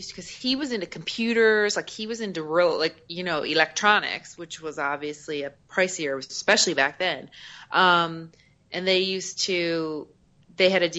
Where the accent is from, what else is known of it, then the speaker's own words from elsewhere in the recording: Newfoundland and Labrador, Canada; Well, yeah, I'm from Eastern Canada, a place called Newfoundland.